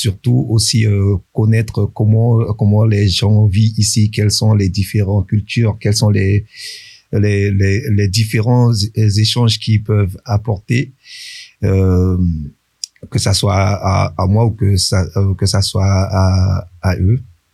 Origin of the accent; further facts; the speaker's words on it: French Guiana; moi, je viens de la Guyane. J'habite en Guyane, mais je suis aussi d'originaire du Suriname.